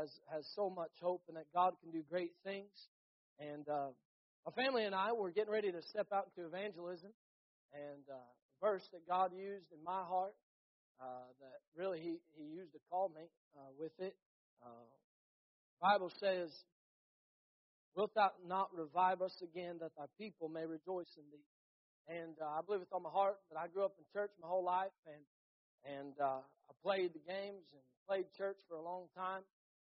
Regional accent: United States; I'm nobody, but I'm an American who grew up in America.

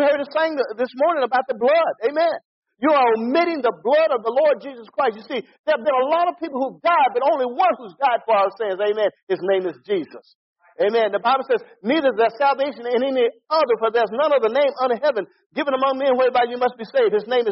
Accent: Pensacola, Florida, United States; I grew up in Pensacola, Florida. We had bullies and gangs during that time.

